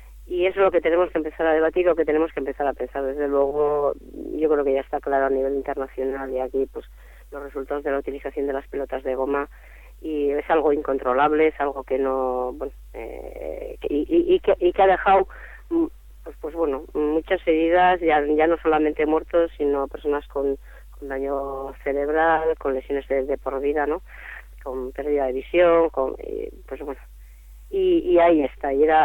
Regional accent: Navarre, Spain; Pero yo como Navarra siempre para adelante, pues bueno, Euskal Herria siempre para adelante.

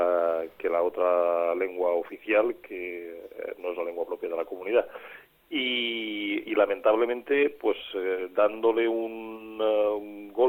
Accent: Valencian Community, Spain; como trabajadores y como valencianos. Lo sabéis perfectamente vosotros que tenéis una lengua propia, también es mi caso.

